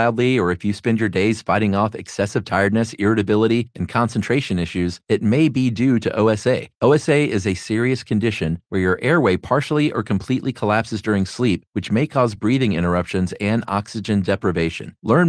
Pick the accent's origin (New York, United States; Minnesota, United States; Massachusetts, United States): New York, United States; New York City; We're from New York City.